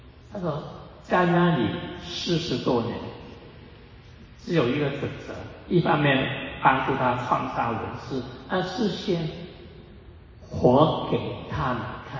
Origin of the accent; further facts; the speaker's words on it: China; 我们中国人就有这个问题，我们会把孩子留在北美洲